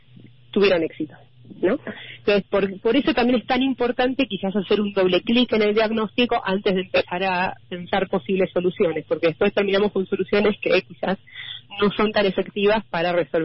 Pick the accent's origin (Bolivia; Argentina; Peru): Argentina; Y esto en Argentina me parece especialmente relevante, porque así como en Argentina tendemos a tener estos movimientos pendulares políticos